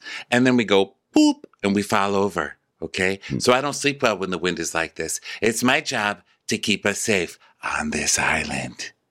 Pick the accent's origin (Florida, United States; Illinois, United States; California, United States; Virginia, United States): Florida, United States; Yeah, I'm from Florida. I said Worcestershire.